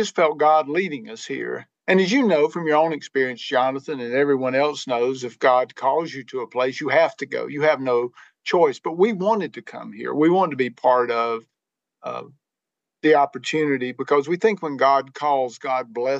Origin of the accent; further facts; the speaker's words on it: North Carolina, United States; I'm a native North Carolinian and went to UNC for my undergraduate. So we've been in Georgia now 13 and a half years.